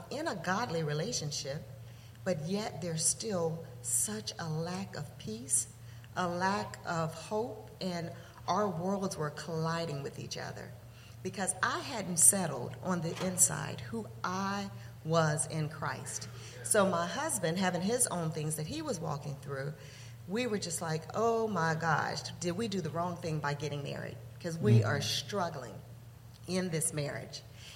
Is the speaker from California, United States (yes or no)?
yes; Los Angeles, California, United States; I was raised in Los Angeles in South Central. Some of you may be familiar with that area, but it's a very hard neighborhood.